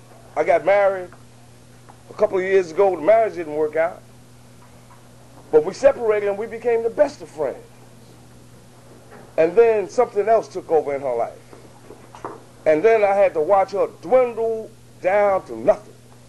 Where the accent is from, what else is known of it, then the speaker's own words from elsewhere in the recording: Brooklyn, New York, United States; Because I was born in Brooklyn. And I stayed in Brooklyn for a while. And then I moved out to Jamaica, Queens.